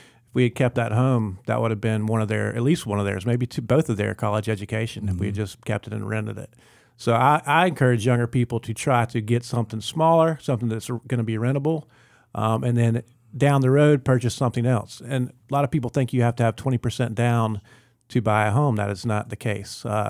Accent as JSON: {"language": "English", "town": "Fayetteville", "region": "Georgia", "country": "United States", "tie": "born or raised there", "said": "I grew up in Georgia. I was outside of Atlanta in a town called Fayetteville and played in it for a very well-regarded club there."}